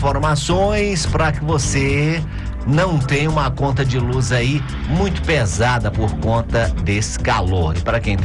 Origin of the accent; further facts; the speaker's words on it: Teresina, Piauí, Brazil; que também morei em Teresina, nasci em Teresina